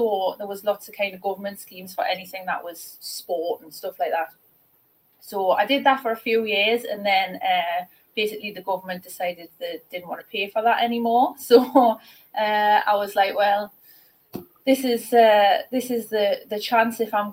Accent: Newcastle upon Tyne, North East England, United Kingdom; Newcastle. I'm from Newcastle. I am.

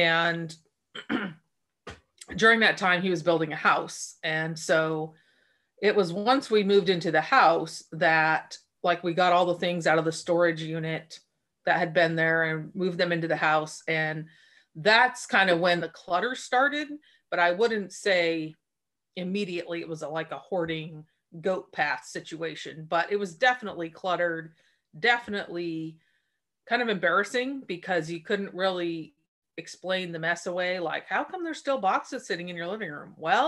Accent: Port Angeles, Washington, United States; I grew up in Port Angeles, Washington. I eagerly awaited the day when I could get out of there.

